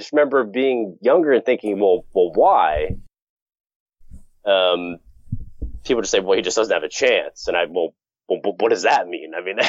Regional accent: New Jersey, United States; Sadly, I'm from New Jersey, and you know, just given our primary status and being a very blue state, he didn't perform very well there.

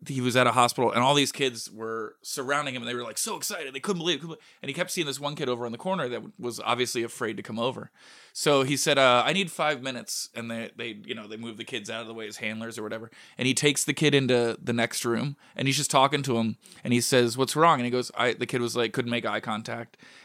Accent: San Francisco, California, United States; I grew up in San Francisco when the Niners were like kings, right?

